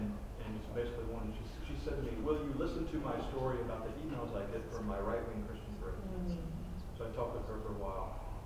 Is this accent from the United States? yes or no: yes; the South, United States; accent: Southern; Here I am, you know, with my Bible, my Southern accent in Maine, and my collar on.